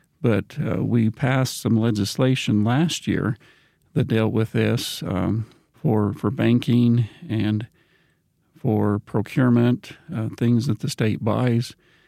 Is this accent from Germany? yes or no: no; Madison County, United States; You know, I'm from Madison County. I grew up here. I went to our local schools. We raised our kids here.